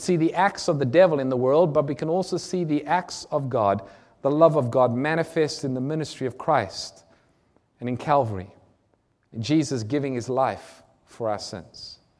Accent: South Africa; I found this particularly interesting because I'm from Africa, South Africa, and we've gone to some of these lion parks

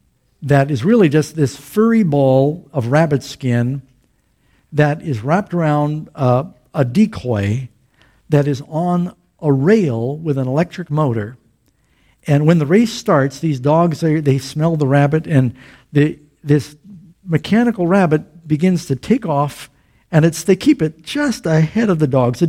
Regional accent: Florida, United States; I grew up in Florida, and they have these dog races there.

